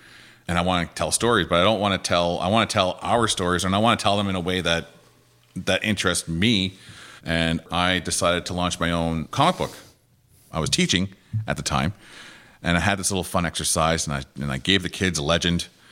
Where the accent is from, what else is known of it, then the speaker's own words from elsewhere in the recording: Listigouche, Quebec, Canada; from Listigouche, Quebec.